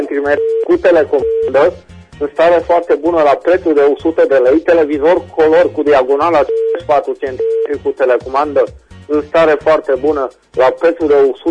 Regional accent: Reșița, Caraș-Severin, Romania; din Reșița.

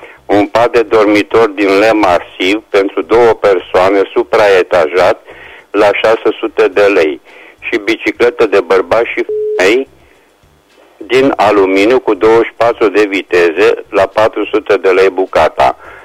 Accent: Reșița, Caraș-Severin, Romania; tu sunt din Reșița

